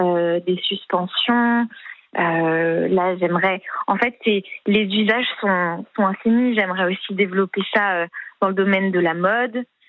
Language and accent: French; Paris, Île-de-France, France; Non, j'ai grandi à Paris, je suis complètement parisienne.